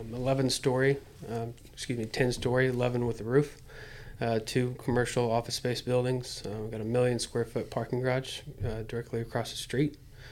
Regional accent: Oklahoma City, Oklahoma, United States; now in Dallas, United States; moved down here to Dallas. I'm originally from Oklahoma City.

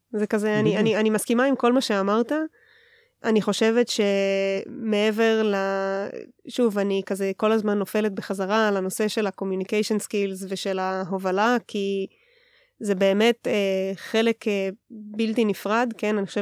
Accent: Haifa, Haifa District, Israel; אני מקריית חיים.

